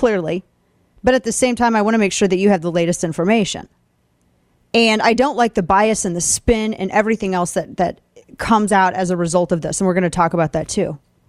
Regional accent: St. Louis, Missouri, United States; brought into my hometown of St. Louis to train agitators.

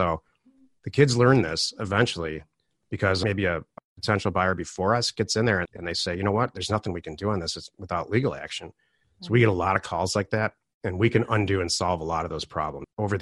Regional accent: Michigan, United States; I'm from Michigan, and all of Michigan, I can't get to work with any product type

